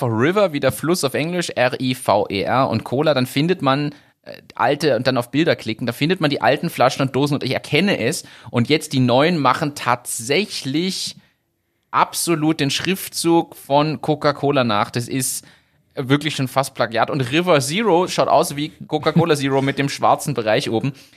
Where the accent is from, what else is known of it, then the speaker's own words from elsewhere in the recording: Berlin, Germany; ich bin ja aus Berlin, Weltstadt.